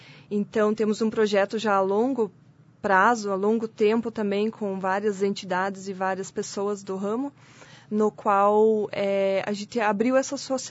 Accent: Cruz Machado, Paraná, Brazil; Sou natural de Cruz Machado, então, já estou há 18 anos aqui na cidade e trabalho o turismo tanto aqui quanto lá também, porque lá é minha terra natal

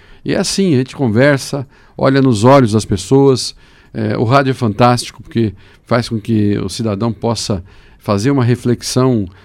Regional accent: Brazil; Então, não somos diferentes, somos brasileiros, estamos no Paraná

